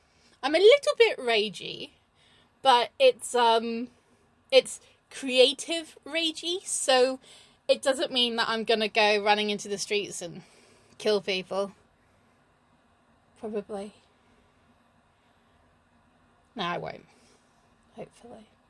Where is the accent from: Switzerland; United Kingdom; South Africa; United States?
United Kingdom; England; I'm too polite to say because I'm English and we don't